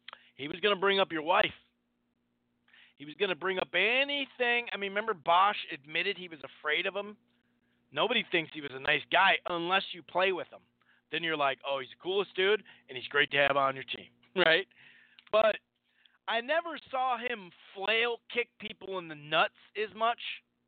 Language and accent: English; Minnesota, United States; You know, I'm from Minnesota, dude.